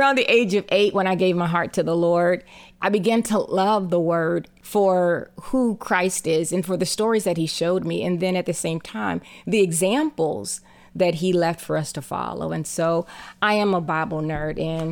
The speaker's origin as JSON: {"language": "English", "town": "Cincinnati", "region": "Ohio", "country": "United States", "tie": "born or raised there", "also_born_or_lived": "Texas", "lives_now": "Nashville, United States", "said": "I landed in Texas for a while, but I grew up in Cincinnati, Ohio."}